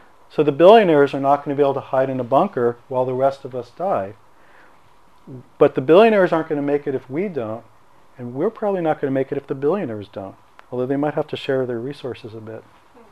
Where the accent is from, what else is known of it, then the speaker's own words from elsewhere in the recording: New York City, New York, United States; born there; because I was born in New York City, across town from where he gave the speech